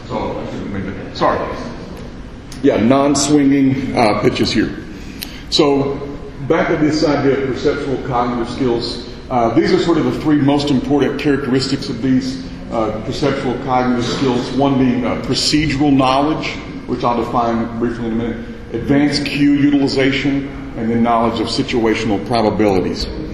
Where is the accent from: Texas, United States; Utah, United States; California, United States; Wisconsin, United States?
Texas, United States; I'm from Texas and we have a lot of good old boy networks